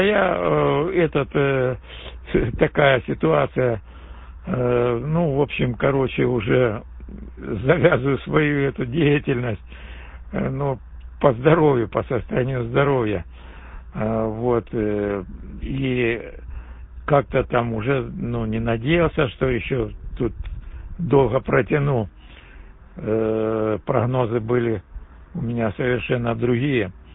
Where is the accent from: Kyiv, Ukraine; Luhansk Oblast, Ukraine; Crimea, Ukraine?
Luhansk Oblast, Ukraine; Sievierodonetsk; я сам с Украины вообще-то, с Донбасса, с рубежная Северодонецк, мои родные места.